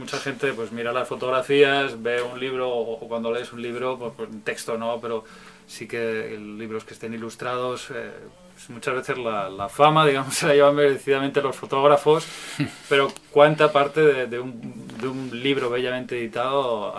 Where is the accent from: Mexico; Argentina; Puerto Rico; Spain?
Spain; Bilbao, Basque Country; Soy de Bilbao.